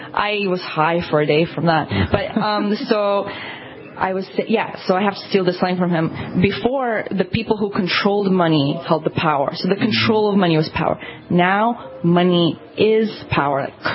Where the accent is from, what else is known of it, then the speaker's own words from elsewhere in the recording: Russia; moved away; I have a lot of beautiful childhood memories from growing up in Russia, which there's a lot of freedom if you're on farmland and all that.